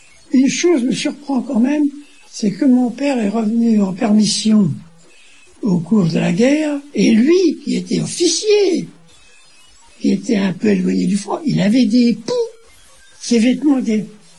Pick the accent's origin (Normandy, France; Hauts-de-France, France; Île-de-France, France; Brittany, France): Hauts-de-France, France; Amiens; born there; Je suis né à Amiens le 10 décembre 1910. Mon père était chef de musique militaire.